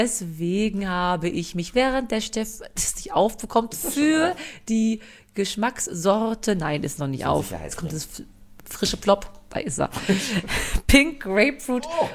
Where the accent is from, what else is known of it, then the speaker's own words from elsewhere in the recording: Berlin, Germany; Ich habe mit 8 Jahren angefangen, Tennis zu spielen bei uns in Berlin und im Verein. Wir waren ja Mittelklasse